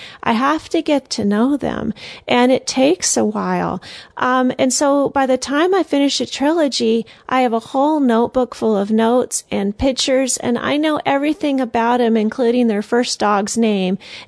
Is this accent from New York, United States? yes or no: no; Texas, United States; also born or lived in Colorado; now in Cincinnati, United States; I grew up in Texas, so I'm definitely not Amish and don't have any ties to the Amish. But after living in Texas and then teaching school in Colorado too